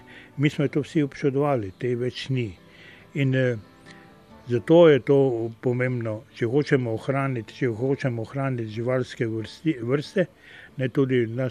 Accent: Maribor, Drava, Slovenia; In tako v svoje rane mladosti se spomnim, da smo hodili vsi iz Maribora na ribe loviti na Koroško

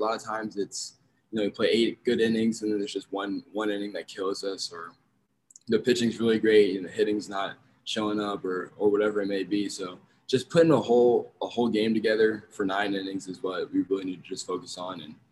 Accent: Tuscaloosa, Alabama, United States; so my mom was born in Tuscaloosa, and I was born in Tuscaloosa. So we kind of grew up Tide fans

